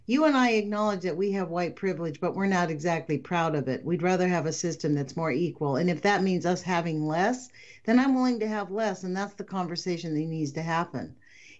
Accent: United States; I think this, as an American speaking, I can talk for myself

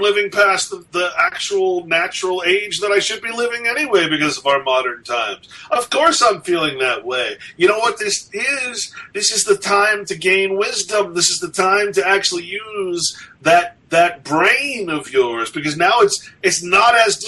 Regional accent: Sacramento, California, United States; I grew up in Sacramento.

